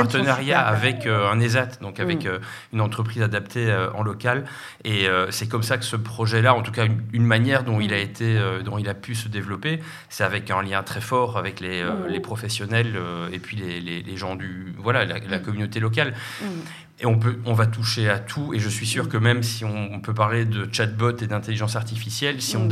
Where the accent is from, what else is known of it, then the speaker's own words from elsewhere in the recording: Belgium; On l'a pas dit, mais je suis belge, hein, comme Monsieur Gunther Pauli.